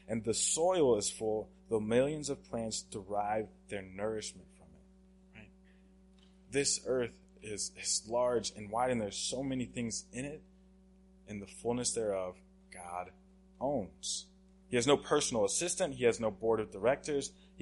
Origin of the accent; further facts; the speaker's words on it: Oklahoma, United States; I'm from Oklahoma, super landlocked state.